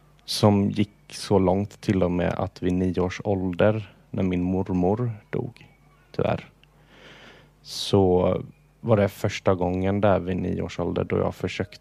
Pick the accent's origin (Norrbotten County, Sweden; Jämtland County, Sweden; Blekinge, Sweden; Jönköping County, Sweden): Jönköping County, Sweden; Jönköping; also born or lived in Visingsö; och jag är föddes här i Jönköping. Så jag är uppvuxen här men har levt hela 19 år på Visingsö.